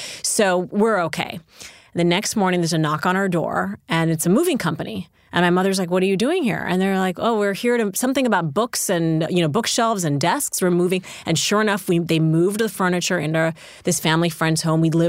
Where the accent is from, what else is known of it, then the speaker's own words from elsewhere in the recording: Saudi Arabia; now in United States; back when I was growing up in Saudi, everything that was sort of aspirational